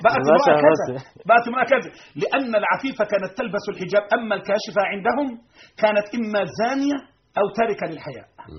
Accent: Egypt; ولكن بصفه خاصه في مصر اللي عندنا في مصر

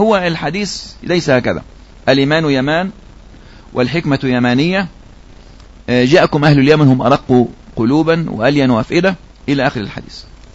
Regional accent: Egypt; وخاصة بلادنا مصر، هذه مستهدفة

